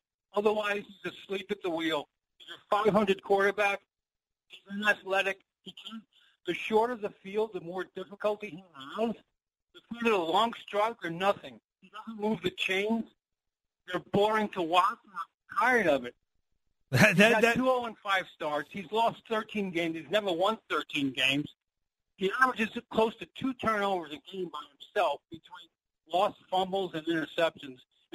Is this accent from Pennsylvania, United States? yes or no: no; New York, United States; now in Connecticut, United States; I live in Connecticut, but I'm a New Yorker.